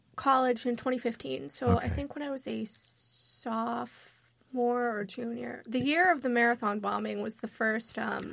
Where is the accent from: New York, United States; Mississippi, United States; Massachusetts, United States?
Massachusetts, United States; North Reading; I'm from North Reading.